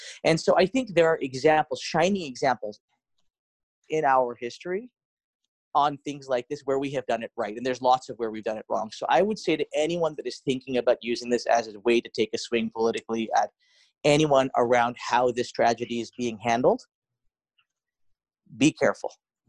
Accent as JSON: {"language": "English", "country": "Canada", "said": "we are all Canadian"}